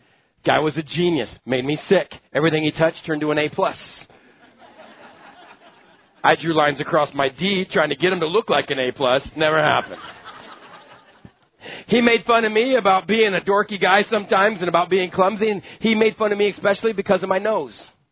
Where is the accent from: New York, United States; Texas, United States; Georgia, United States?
Texas, United States; I grew up in West Texas in a house full of boys.